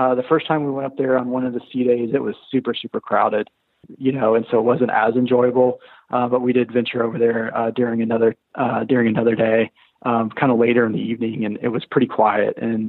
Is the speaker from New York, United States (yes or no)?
no; Texas, United States; I'm originally from Texas and, you know, no barbecue pretty well.